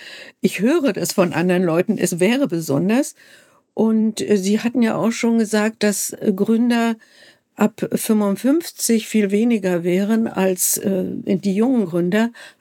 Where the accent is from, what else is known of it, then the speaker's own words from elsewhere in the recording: West Germany, Germany; Aber das sind ja Gegenden, die für mich als Wessi gar nicht zugänglich waren.